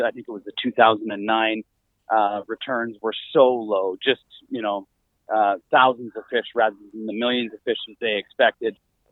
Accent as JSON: {"language": "English", "region": "British Columbia", "country": "Canada", "said": "Who are we as British Columbians? What does it mean to be a British Columbian?"}